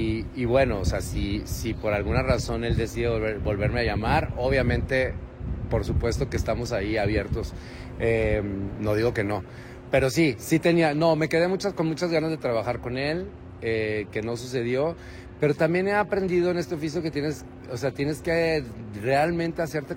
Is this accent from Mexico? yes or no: yes; Mexico; yo como mexicano, yo decidí, tenía la posibilidad de irme a estudiar, por ejemplo, al extranjero para formarme como actor. Dije, no, yo voy a formarme en México